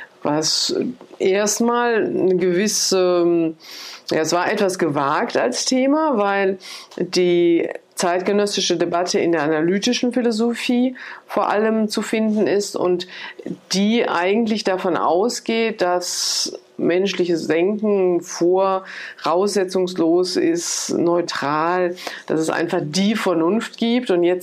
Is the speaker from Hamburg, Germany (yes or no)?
no; Cologne, North Rhine-Westphalia, Germany; moved away as an adult; ich bin in Köln aufgewachsen und habe da Physik und Mathematik studiert. Bin dann nach Frankreich gegangen